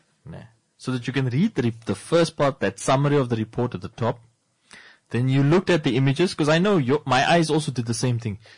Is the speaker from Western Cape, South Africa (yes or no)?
yes; Riebeek, Western Cape, South Africa; growing up in Riebeek.